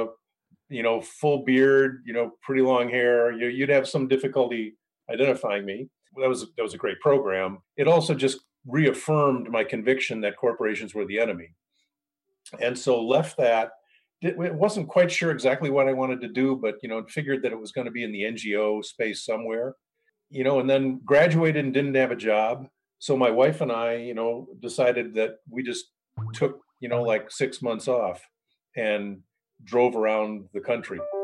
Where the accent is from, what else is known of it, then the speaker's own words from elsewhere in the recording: Rochester, New York, United States; I was at the University of Rochester as an undergrad, right? So my hometown, right?